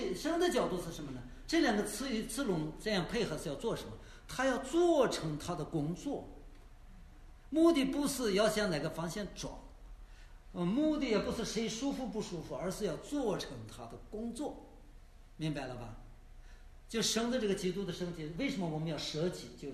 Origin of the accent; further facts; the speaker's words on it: China; 我们中国人到这面来也有这个风气